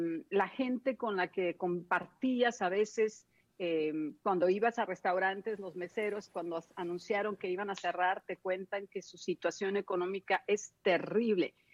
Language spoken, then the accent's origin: Spanish; Mexico City, Mexico; also born or lived in Culiacán / Monterrey; now in Miami, United States; yo soy de la Ciudad de México, pero si me preguntas en realidad de dónde soy, te tengo que decir, soy ciudadana de la nación. Soy mexicana porque viví en la Ciudad de México, viví en Culiacán, Sinaloa, viví en Monterrey.